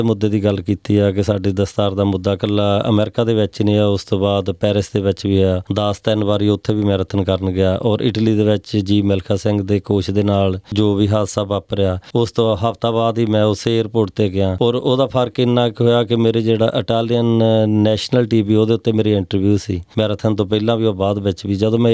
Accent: Hardoprala, Punjab, India; ਮੇਰਾ ਡਿਸਟ੍ਰਿਕਟ ਜਲੰਧਰ, ਪਿੰਡ ਹਰਦੋਪਰਾਲਾ, ਪੰਜਾਬ।

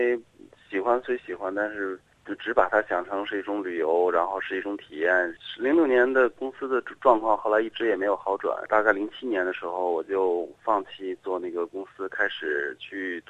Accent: China; now in Australia; 然后可以更多的去体会澳大利亚和中国，我因为我们是中国来的嘛

